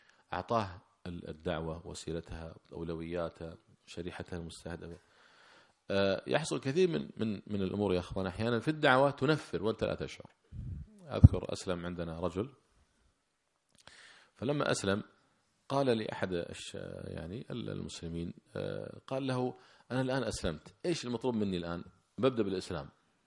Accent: Kuwait; يعني مثلا عندنا في الكويت

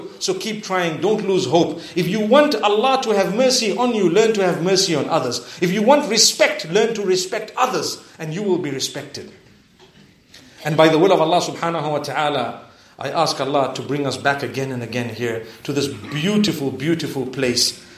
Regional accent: Pakistan; I come from Pakistan. We don't ever say that.

